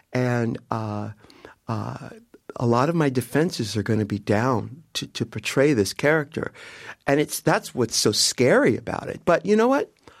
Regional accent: San Diego, California, United States; I grew up in San Diego and I had to play small so that I didn't attract too much attention or too much ridicule.

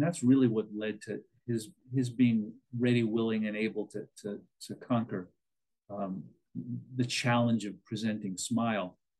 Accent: London, United Kingdom; London is the city in the world where he's most popular. So doing it in my hometown was really exciting.

